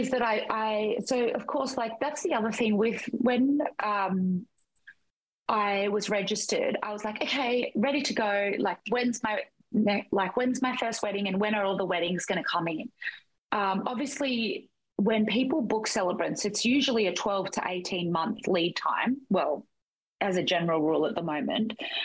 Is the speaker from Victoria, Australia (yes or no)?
no; New South Wales, Australia; also born or lived in Canberra; I am originally from New South Wales, lived in Canberra for the last 10 years, and then have been in Queensland now for 2.